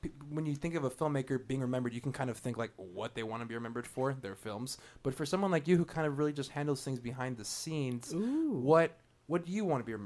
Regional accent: Los Angeles, California, United States; I always thought that we were East LA, bro. Like I used to tell people like, where are you from? Like, oh, I'm from East LA.

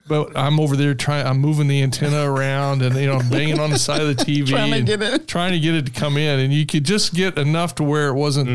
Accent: Muncie, Indiana, United States; I'm from Muncie, Indiana.

